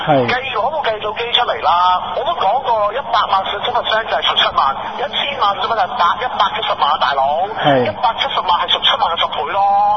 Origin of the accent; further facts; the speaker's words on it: Hong Kong; 我哋香港人要問自己